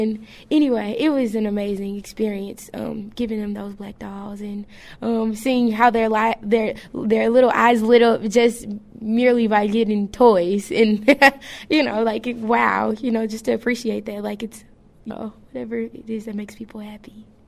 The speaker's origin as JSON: {"language": "English", "town": "Houston", "region": "Texas", "country": "United States", "said": "And I'm from Houston, Texas."}